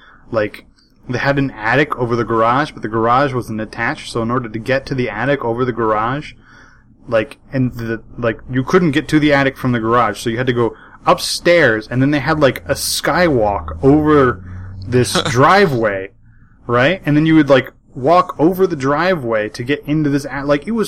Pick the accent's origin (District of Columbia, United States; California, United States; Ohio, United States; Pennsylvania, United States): California, United States; now in San Jose, United States; an idea that it feels really alien as somebody who grew up on the West Coast. Because especially me, I grew up in the Central Valley.